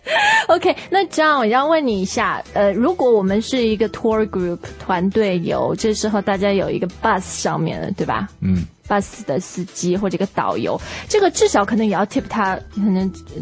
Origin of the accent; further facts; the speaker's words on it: China; now in United States; 你不要这样针对我们中国人，我自己在纽约的感受是，他们这个机会很多